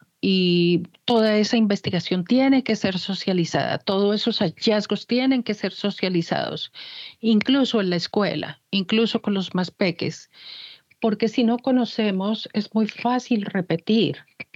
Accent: Colombia; sino que como nación colombiana tenemos que saber la verdad

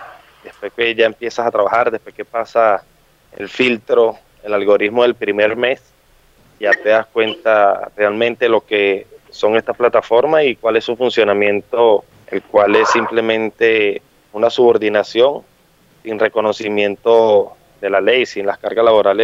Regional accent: Caracas, Capital District, Venezuela; moved away as an adult; now in Argentina; Sí, soy de Venezuela, de Caracas. Resido, este año me vine a Argentina

